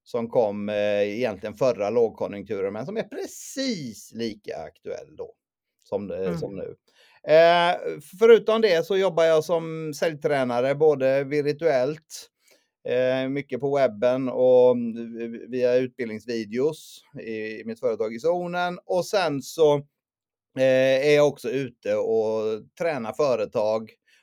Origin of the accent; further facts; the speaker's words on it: Sweden; Nej, jag kommer ner från västra Sverige. Bor i närheten av Göteborg